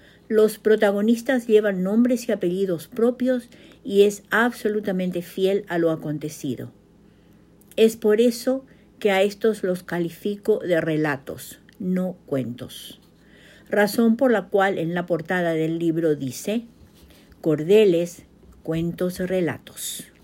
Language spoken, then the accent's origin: Spanish; Paraguay; now in Bedford, United States; una vez más llego hasta ustedes desde Bedford, Massachusetts, con otra dosis narrativa de mi tierra colorada y país natal